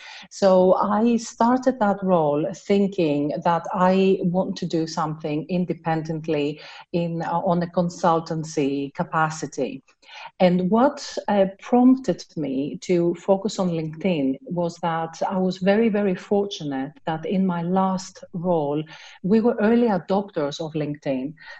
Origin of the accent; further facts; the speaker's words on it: Athens, Attica, Greece; English is a second language; moved away as an adult; now in United Kingdom; I'm from Athens. I've been in the UK for 20 years